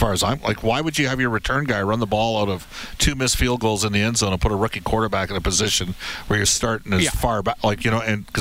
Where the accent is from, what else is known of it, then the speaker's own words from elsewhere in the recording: Edmonton, Alberta, Canada; and hey, I grew up in Edmonton here.